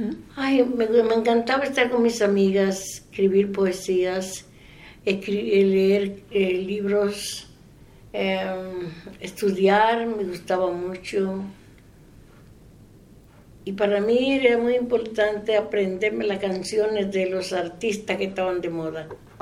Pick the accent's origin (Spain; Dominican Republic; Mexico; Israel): Dominican Republic; also born or lived in New York; now in United States; Yo soy dominicana. Vine a Estados Unidos en 1979. Viví en Nueva York con mis hijos y mi esposo